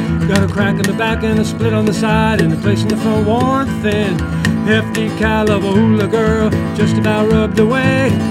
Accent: New Jersey, United States; moved away as an adult; now in Ann Arbor, United States; No, I'm from New Jersey originally.

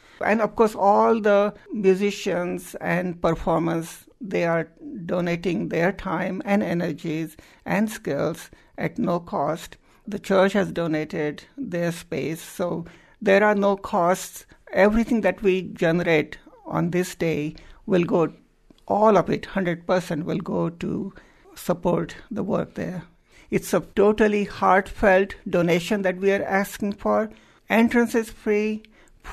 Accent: India; now in Eugene, United States; I'm from India, and Nepal is just the next door neighbor to us. Most of the people in Nepal are Hindus, just like I am.

